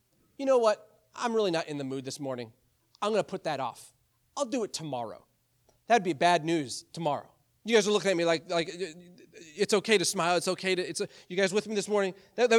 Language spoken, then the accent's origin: English; Michigan, United States; and I grew up in Michigan, there was plenty of people that lived in pole barns